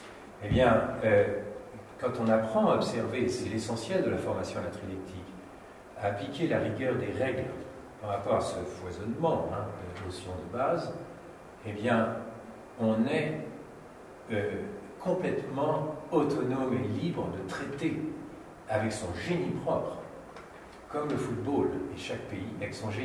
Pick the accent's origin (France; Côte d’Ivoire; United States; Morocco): France; Je suis français, les Anglais, je les aime beaucoup, hein, j'adore leur langue et tout